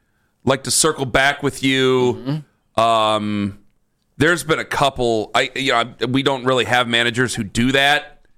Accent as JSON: {"language": "English", "region": "Ohio", "country": "United States", "said": "I'm from Stark County. That's the only thing I'm going to say."}